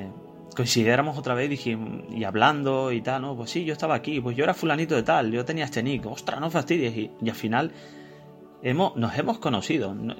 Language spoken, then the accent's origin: Spanish; Canary Islands, Spain; yo soy canario